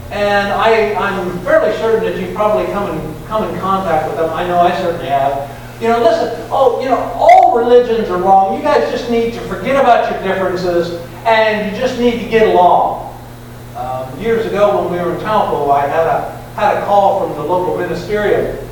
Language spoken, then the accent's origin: English; United States; Those are my people. I'm American.